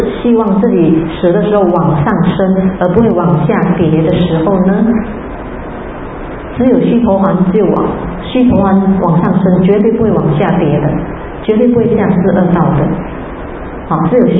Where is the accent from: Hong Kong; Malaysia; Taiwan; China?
Malaysia; 我们马来西亚人呢比较不喜欢听经